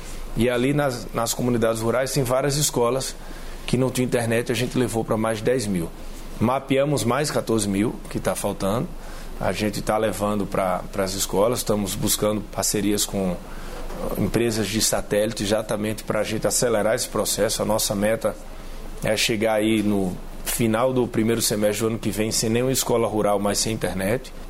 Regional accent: Pernambuco, Brazil; 15 pontos em Fernando de Noronha, lá no meu estado.

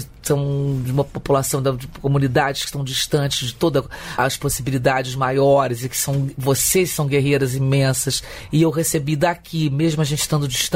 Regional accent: Brazil; porque eu tô no Brasil, eu sou brasileira e faço parte dessa história

